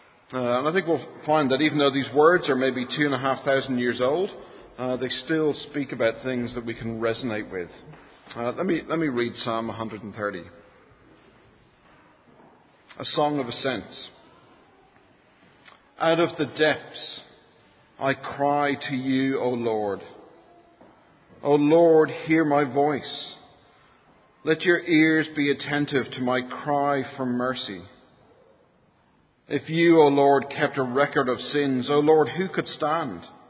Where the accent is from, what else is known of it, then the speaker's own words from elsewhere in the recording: Ireland; I come from Ireland.